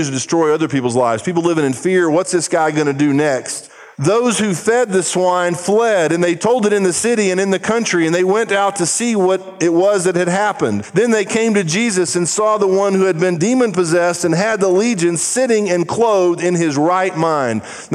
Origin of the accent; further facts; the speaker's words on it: Brazil; I grew up in Brazil